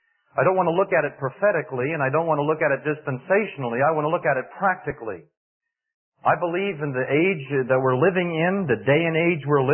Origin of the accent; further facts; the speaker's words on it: New York, United States; moved away; actually I'm not from Virginia. I've just been there for 4 years. We're originally from New York, Long Island.